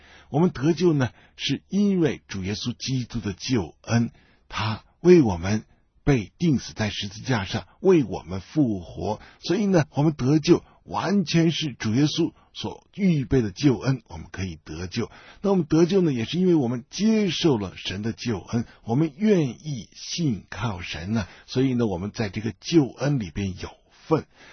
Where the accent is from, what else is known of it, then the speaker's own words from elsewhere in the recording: China; 我觉得今天我们作为中国人呢